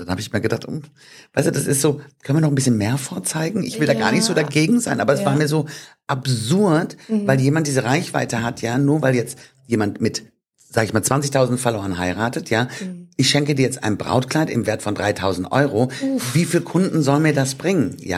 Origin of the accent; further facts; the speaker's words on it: Hamm, North Rhine-Westphalia, Germany; Ist ja meine alte Heimat. Ich komme aus Hamm-Westfalen.